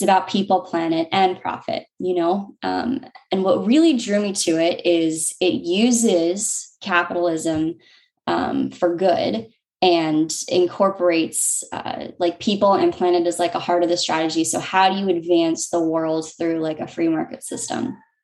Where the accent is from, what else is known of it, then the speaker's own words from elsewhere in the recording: Hawaii, United States; growing up in Hawaii, it's interesting out here because you've got American culture, but there's also like a deep Hawaiian culture out here too.